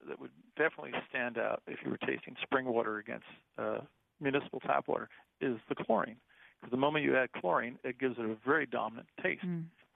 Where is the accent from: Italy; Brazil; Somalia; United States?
Italy; because I grew up overseas in Italy